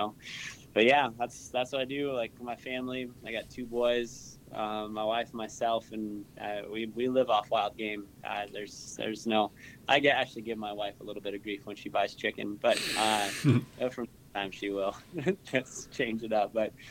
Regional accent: South Dakota, United States; I grew up in South Dakota, and yeah, like, some of my earliest memories are, you know, cutting up deer in the garage with my dad, actually.

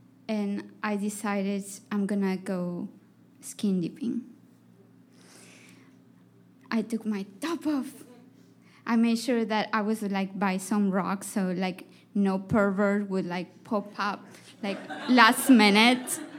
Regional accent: Andes, Peru; So I grew up in the Andes of Peru, and my family was very traditional

